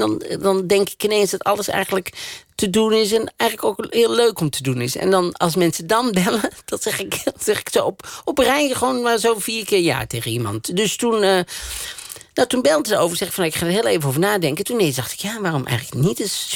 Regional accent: Netherlands; Dus nu is het gewoon die madame uit Holland. En dan ben ik die madame uit Holland.

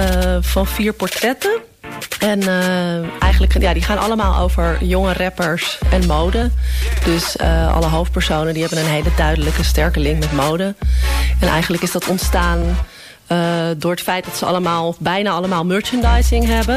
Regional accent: Amsterdam, North Holland, Netherlands; We komen uit de Bijlmer.

